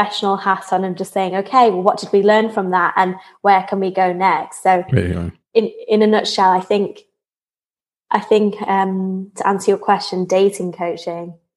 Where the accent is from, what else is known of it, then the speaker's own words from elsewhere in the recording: Manchester, North West England, United Kingdom; There's a saying, maybe it's a northern saying because I'm from Manchester, I'm a bit long in the tooth in the dating industry